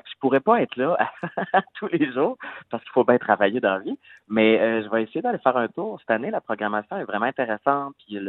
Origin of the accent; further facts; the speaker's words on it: Sorel, Quebec, Canada; Ça fait longtemps, je viens de Sorel, puis j'ai envie de faire une espèce de Sorel sanglant.